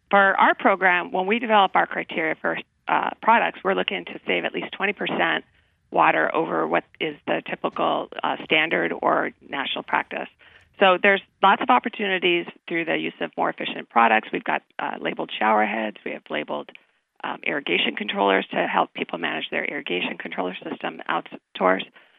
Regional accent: Southwest, United States; Well, I grew up in the Southwest, so certainly I grew up in a dry environment, so I knew the importance of water.

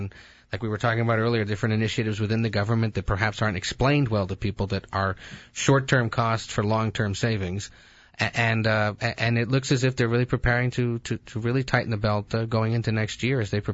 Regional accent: Albany, New York, United States; Go back to my home state of New York, Albany, where I'm from.

